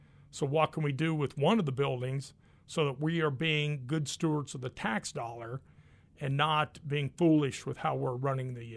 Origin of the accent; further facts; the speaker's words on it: Burlington, United States; I grew up in Burlington, was born here. My great-grandparents lived here, my grandparents, my mom and my dad.